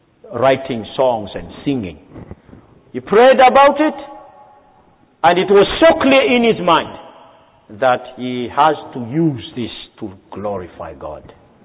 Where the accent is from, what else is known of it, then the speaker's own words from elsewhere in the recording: Madagascar; I'm originally from Madagascar, that island.